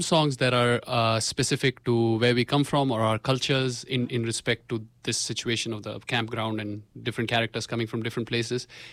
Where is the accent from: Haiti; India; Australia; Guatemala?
India; And I am not from the United States. I come from India.